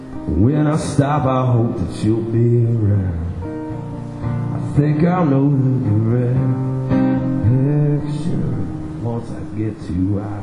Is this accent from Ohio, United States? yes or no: yes; Ohio, United States; Mike and I, we're from Ohio. We don't get to see mountains very often.